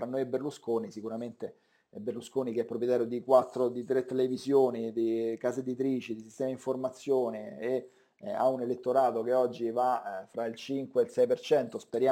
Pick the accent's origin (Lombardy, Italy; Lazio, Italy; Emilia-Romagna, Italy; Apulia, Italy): Lazio, Italy; Rome; No, non sono di Ostiense, sono della Garbatella